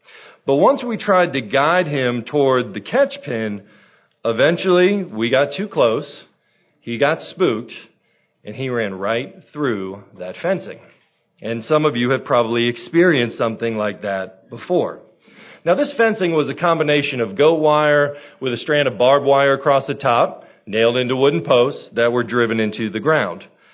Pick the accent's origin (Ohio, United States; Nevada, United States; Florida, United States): Florida, United States; Port St. Lucie; I grew up in Florida in a town called Port St. Lucie, or as my father affectionately referred to it, Port St. Lousy. But it was a great place to grow up.